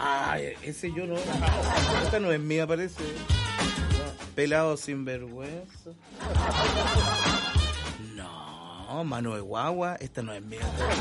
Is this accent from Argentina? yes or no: yes; Argentina; No, soy argentino